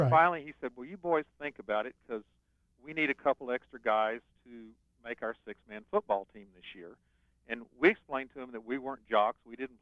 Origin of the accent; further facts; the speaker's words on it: Lubbock, Texas, United States; And we said, "Well, we're from Lubbock," and we're high school kids.